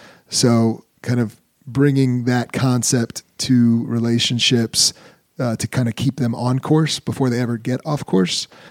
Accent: Atlanta, Georgia, United States; myself and my co-founder, like, we are, born and raised in Atlanta.

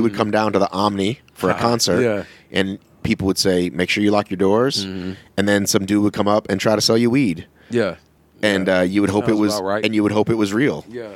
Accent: Marietta, Georgia, United States; Well, listen, so I grew up in the suburbs, right? Mm-hmm. I grew up in Marietta, upper white, middle class, yeah.

